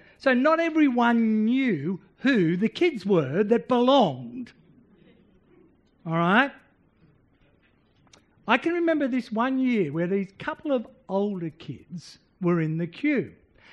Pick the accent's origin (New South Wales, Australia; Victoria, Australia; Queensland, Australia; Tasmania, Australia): New South Wales, Australia; Sydney; when I was growing up, I grew up in Sydney.